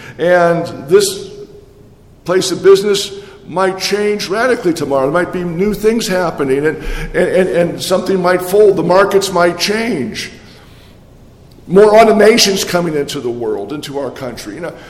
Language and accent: English; Ellwood City, Pennsylvania, United States; when I was growing up in Elwood City, there was U.S. Steel there.